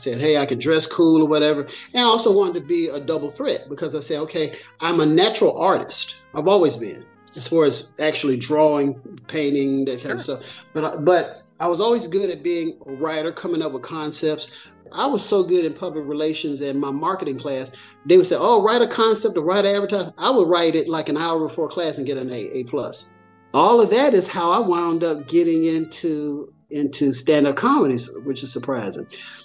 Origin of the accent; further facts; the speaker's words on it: Pleasant Grove, Alabama, United States; also born or lived in Hueytown; actually went to Pleasant Grove. And I remember we used to go places and I would tell everybody I was from Hueytown because back then, Hueytown, at least in that little area of town, was the cool school, and Pleasant Grove was kind of like the little nerdy school.